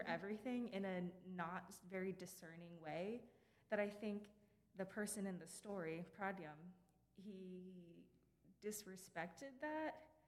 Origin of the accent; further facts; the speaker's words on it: Massachusetts, United States; My parents are from India. I was born and raised here in America in Massachusetts.